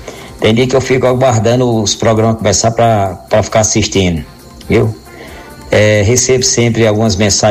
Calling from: Jardim de Angicos, Rio Grande do Norte, Brazil; sou aqui do município de Jardim de Angicos

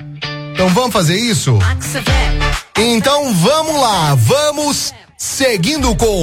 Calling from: Itajubá, Minas Gerais, Brazil; Sou de Itajubá, Fefe.

